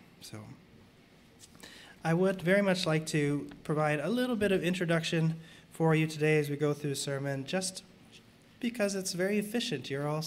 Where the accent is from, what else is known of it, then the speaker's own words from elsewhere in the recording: Wisconsin, United States; Now, growing up in Wisconsin, we moved in several different places, but the place we stayed at longest was actually where my grandma and grandpa lived.